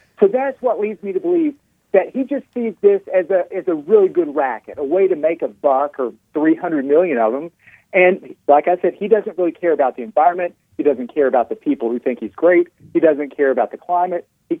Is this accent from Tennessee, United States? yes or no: yes; Nashville, Tennessee, United States; So I'm from Nashville. I lived in Nashville for years and years.